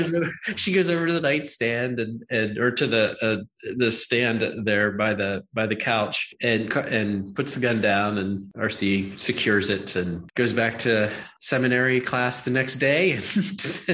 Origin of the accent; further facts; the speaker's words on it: Pennsylvania, United States; accent: Western Pennsylvania; So I grew up in Western Pennsylvania. Wow. I speak with the Western Pennsylvania accent. You know, I've got the dialect.